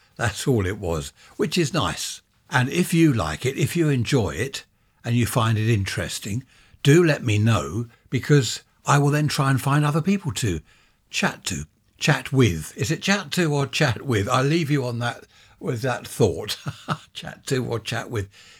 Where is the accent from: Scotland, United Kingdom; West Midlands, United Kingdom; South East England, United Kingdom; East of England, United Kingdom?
South East England, United Kingdom; film of my hometown and surrounding areas and towns in Sussex, West Sussex, East Sussex.